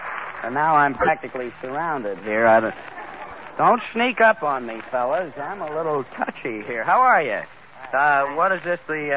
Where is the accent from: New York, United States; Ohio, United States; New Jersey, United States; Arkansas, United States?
New Jersey, United States; Well, good old New Jersey. That's my home state.